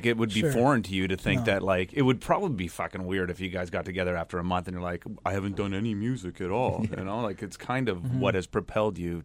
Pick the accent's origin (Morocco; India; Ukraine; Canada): Canada; For anybody else that's listening, yes, we are good Canadian dudes.